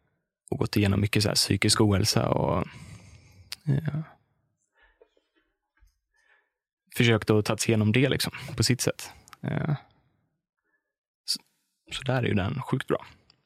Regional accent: Smögen, Västra Götaland County, Sweden; jag är ju från Smögen, och Oskar hade ställe där, så han var där varje sommar och på helgerna. Så vi båda två är uppväxta på Smögen

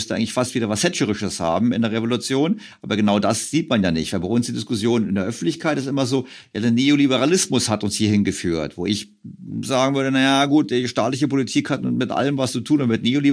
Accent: Switzerland; Ich glaube, das fehlt allen, weil ich muss dazu sagen, ich bin ja auch aus der Schweiz.

